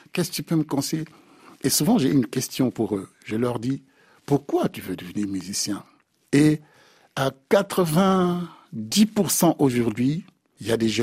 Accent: France; Je suis français et je suis assez vieux pour avoir partagé les problèmes de la France.

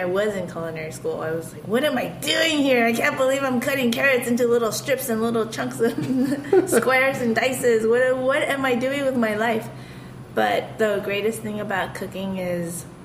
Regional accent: Los Angeles, California, United States; Growing up in Los Angeles.

